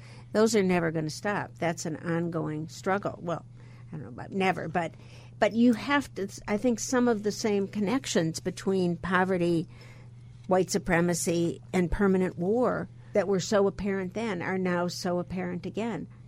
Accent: Milwaukee, Wisconsin, United States; also born or lived in Chicago; I grew up in Chicago and then Milwaukee, went to great middle school and high school in Milwaukee.

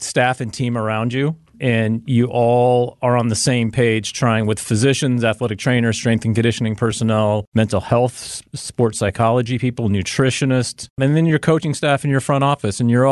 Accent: Denver, Colorado, United States; I grew up in Denver, Colorado. We had a AAA team there

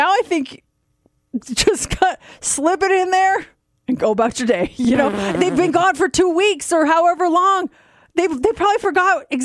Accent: Colorado, United States; The Broncos are my team. Born and raised in Colorado.

